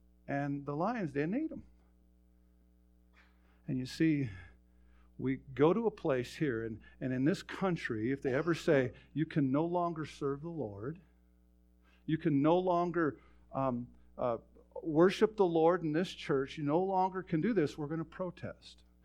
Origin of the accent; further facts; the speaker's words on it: Dutton, Montana, United States; Here's something sweet out of my hometown of Dutton, Montana.